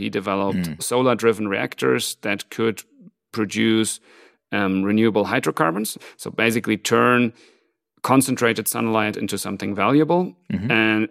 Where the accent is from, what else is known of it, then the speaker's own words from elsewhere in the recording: Hamburg, Germany; moved away as an adult; now in Zurich, Switzerland; I actually came to Zurich back in 2003. Personally, I'm originally from Hamburg in Germany, but now almost 19 years ago, moved to Zurich.